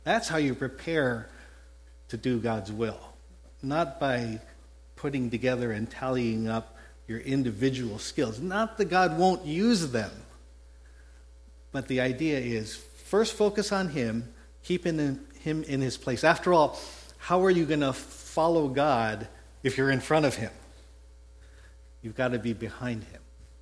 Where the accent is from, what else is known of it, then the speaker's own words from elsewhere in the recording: Texas, United States; accent: Texas; sorry, my Texas accent, off of Galveston regularly